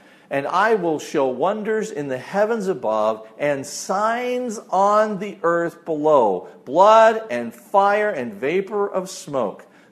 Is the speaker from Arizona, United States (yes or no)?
yes; Prescott, Arizona, United States; Okay, so I'm from Prescott, Arizona, and I walk into this room and I hear a guy speaking English from deep south Louisiana.